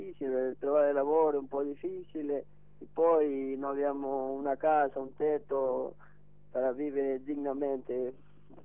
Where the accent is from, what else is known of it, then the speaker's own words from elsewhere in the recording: Ecuador; now in Italy; sono dell'Equatore.